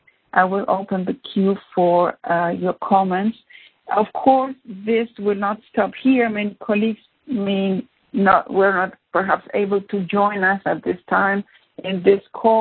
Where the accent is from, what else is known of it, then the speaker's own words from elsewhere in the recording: Argentina; I am from Argentina.